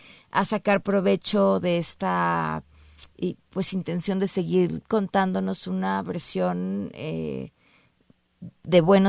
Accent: Mexico; ¿qué es ser mexicano? ¿Qué somos los mexicanos?

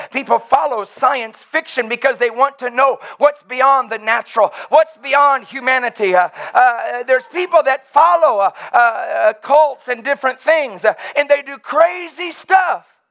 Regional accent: Austin, Texas, United States; I'm from Austin. I'm weird. My wife is from Portland. She's weird.

